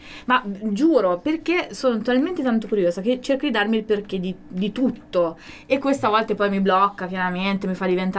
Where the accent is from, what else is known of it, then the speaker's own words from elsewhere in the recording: Canada; also born or lived in Costa Rica; now in Italy; Beh sì, perché quando sono venuta in Italia provenivo dal Canada.